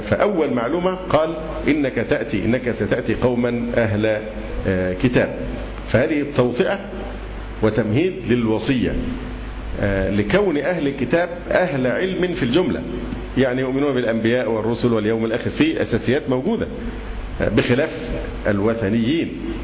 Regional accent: Egypt; ان انا مصري واخاطب الناس في مصر

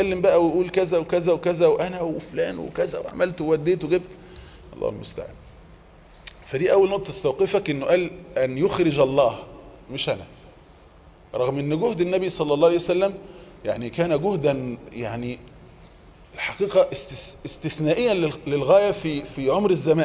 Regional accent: Egypt

